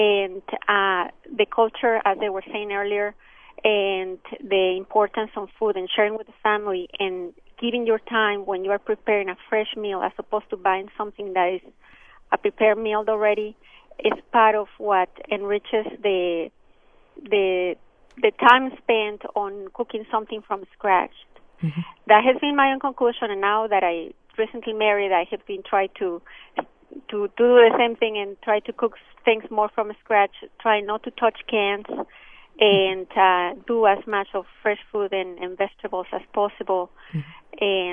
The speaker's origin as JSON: {"language": "English", "country": "Mexico", "moved": "yes", "lives_now": "Raleigh, United States", "said": "I'm calling from Raleigh, and I wanted to share that since I moved here 6 years ago, I'm originally from Mexico."}